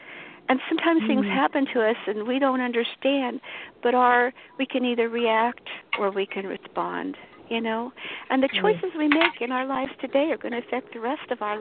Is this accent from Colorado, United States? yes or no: yes; Colorado, United States; now in Whidbey Island, United States; I was born and raised in Colorado. I really loved the mountains of Colorado. I loved Colorado. I never wanted to leave Colorado.